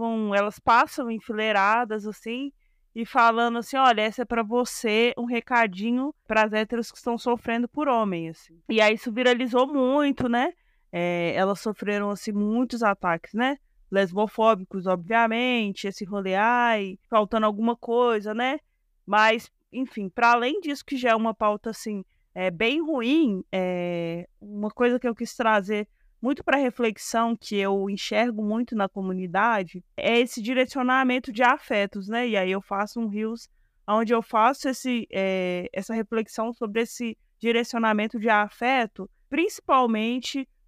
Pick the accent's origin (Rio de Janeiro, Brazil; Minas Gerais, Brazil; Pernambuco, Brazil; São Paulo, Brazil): Minas Gerais, Brazil; Belo Horizonte; sou daqui de BH, sou uma mulher preta, cisgênero.